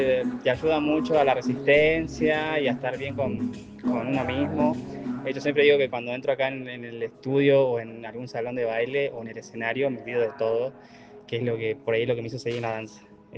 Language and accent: Spanish; Perico, Jujuy, Argentina; y yo vivo acá desde que nací, yo nací acá en Perico.